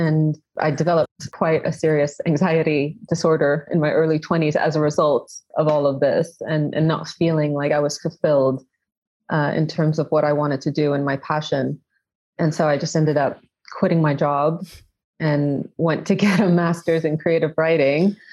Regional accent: Kuwait; Growing up in Kuwait as well, the liberal arts, the creative industry wasn't really something to be seen as a career option.

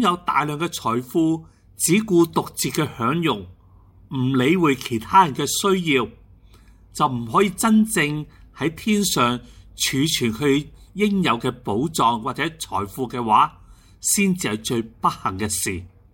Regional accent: China; 就好像我们中国人所说的，人之将死，其言也善。

